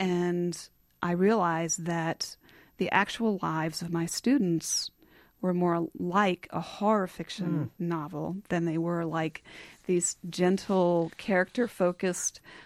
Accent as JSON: {"language": "English", "region": "North Carolina", "country": "United States", "tie": "born or raised there", "said": "I grew up in North Carolina."}